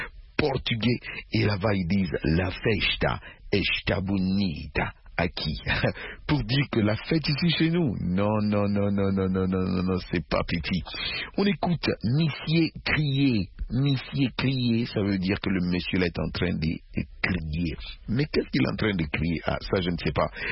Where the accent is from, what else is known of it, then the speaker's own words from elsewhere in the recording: Senegal; Chez nous au Sénégal, quand tu montres que tu as intérêt pour la famille de l'autre